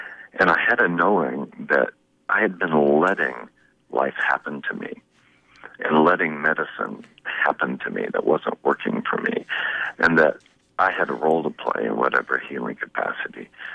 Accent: California, United States; born there; also born or lived in Hong Kong; I was born in California.

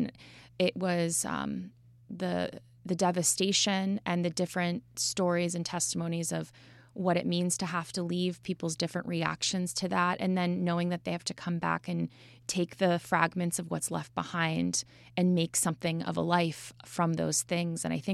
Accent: Mechanicville, New York, United States; also born or lived in Saratoga / Albany; Well, I'm from upstate New York originally. I grew up in Mechanicville, New York, and kind of hopped around between Saratoga and Albany.

